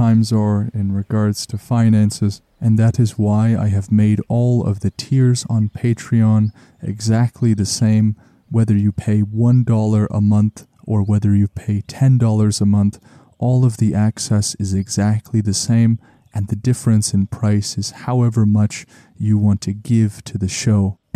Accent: Canada; especially as a Canadian.

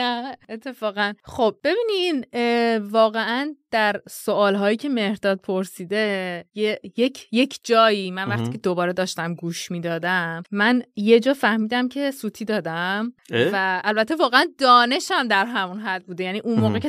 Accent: Iran; منم خب به هر حال دارم از ایران میام دیگه

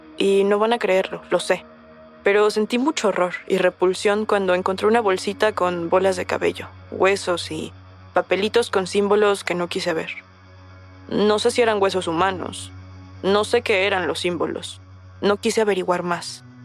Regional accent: Mexico; now in San Antonio, United States; Los dos vivimos en San Antonio, Texas, y creo que eso nos volvió muy unidos, porque ninguno de los dos somos de ahí. Yo soy mexicano y ella es argentina.

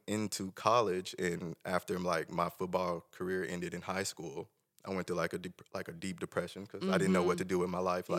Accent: Tulsa, Oklahoma, United States; I'm originally from Tulsa.

